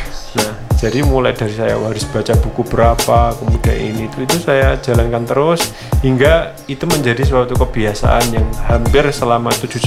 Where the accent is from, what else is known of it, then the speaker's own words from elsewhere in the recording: Wonogiri, Central Java, Indonesia; Dari situ kan saya dari SD, SMP hingga